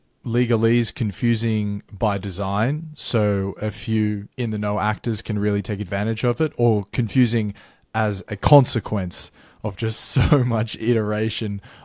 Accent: Australia; that just might be the Australian in me.

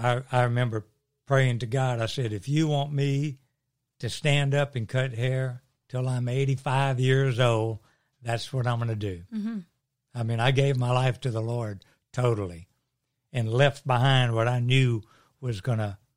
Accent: Louisiana, United States; I'm from South Louisiana, one of eight kids. Grew up in a Catholic family. Left home when I was about 19

